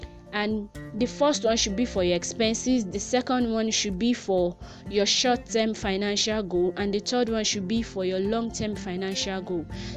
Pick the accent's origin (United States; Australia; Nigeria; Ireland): Nigeria; because I'm a Nigerian, I'm an African